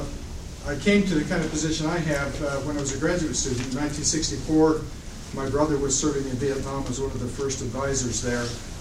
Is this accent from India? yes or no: no; Albuquerque, New Mexico, United States; from Albuquerque, New Mexico.